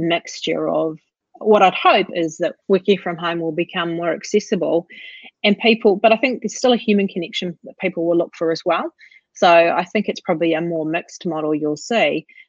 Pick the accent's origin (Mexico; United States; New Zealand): New Zealand; I'm passionate Kiwi.